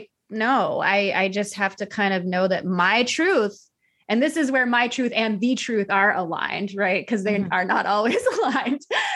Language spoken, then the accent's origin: English; Tennessee, United States; I'm from Tennessee.